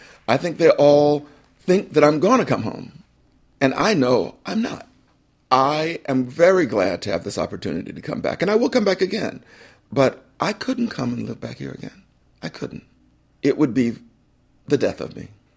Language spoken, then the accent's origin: English; Florida, United States; father's side of the family have attempted to embrace me in a way that they never did when I was growing up in Wakulla County.